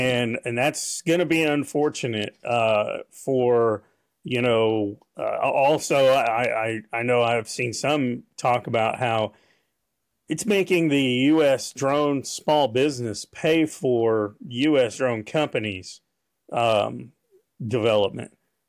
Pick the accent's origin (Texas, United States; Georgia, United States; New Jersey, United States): Texas, United States; And this is very, very, as an American, as a Texan, honestly, first a lot of times, this is very disappointing.